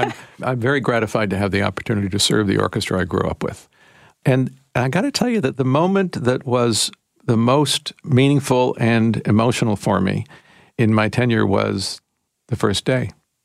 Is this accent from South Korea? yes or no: no; Toronto, Ontario, Canada; also born or lived in United States; Because I spent most of my career in the United States of America. I grew up in Toronto. I grew up with this orchestra.